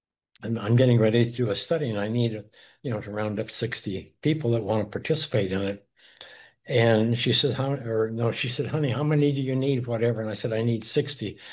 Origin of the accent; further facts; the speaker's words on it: Montana, United States; And I'm a cowboy from Montana. I'm used to doing whatever it takes with baling wire or whatever it takes.